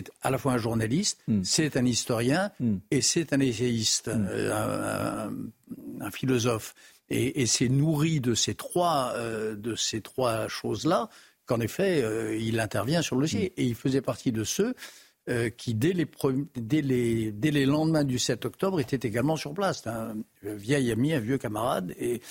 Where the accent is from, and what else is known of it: France